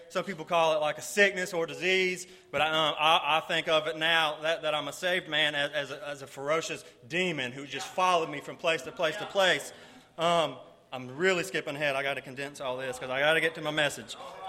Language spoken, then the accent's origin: English; Georgia, United States; I'm used to talking slow because I'm from South Georgia.